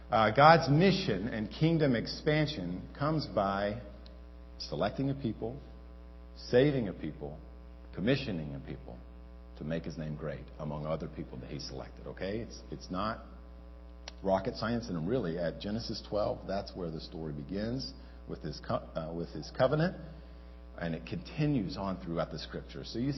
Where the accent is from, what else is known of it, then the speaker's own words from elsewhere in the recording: the South, United States; now in New York, United States; I'm a redneck from the South, and my wife's a redneck from Alaska.